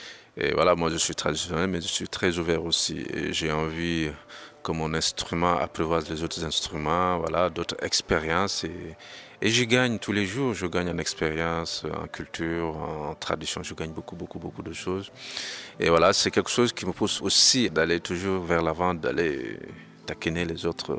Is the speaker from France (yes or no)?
no; Senegal; je suis sénégalais, qui vit au Sénégal